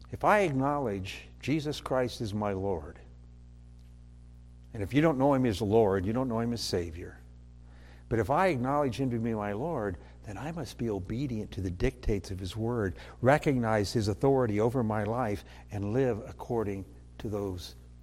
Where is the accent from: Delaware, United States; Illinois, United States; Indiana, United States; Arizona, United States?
Indiana, United States; now in Michigan, United States; I grew up in Indiana, and though I've lived most of my life right here in Michigan, I'm still a Hoosier.